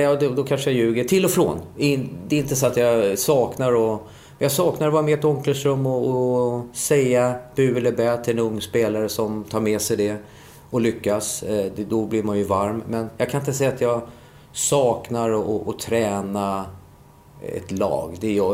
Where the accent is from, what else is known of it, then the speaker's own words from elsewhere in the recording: Solna, Stockholm County, Sweden; born there; Jag är ju genuin AIK-are, jag är född i Solna.